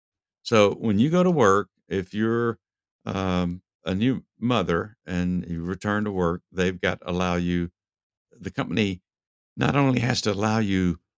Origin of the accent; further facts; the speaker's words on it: Texas, United States; I'm from Texas originally. I've been in Georgia a long time now, but I still have a lot of feelings for the state of Texas